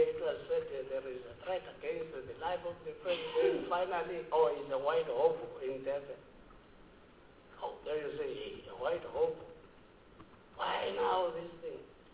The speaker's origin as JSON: {"language": "English", "region": "London", "country": "United Kingdom", "said": "we are from London."}